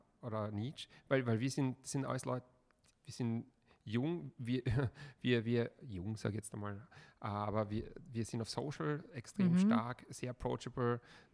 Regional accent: Austria; ist ich sage jetzt mal Nietzsche, Bruce, also diese Wiener Aktionisten bei uns in Österreich.

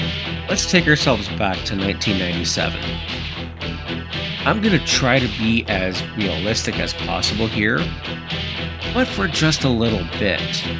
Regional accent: Canada; being a Canadian wrestling fan in the 1990s, anyone from my country, from my home and native land, from the Great White North, automatically became my favorite wrestler.

